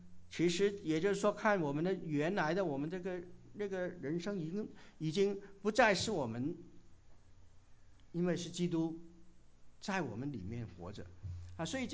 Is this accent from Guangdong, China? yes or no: yes; Guangdong, China; 就是我们广东人跟国语呢有时候是反过来啊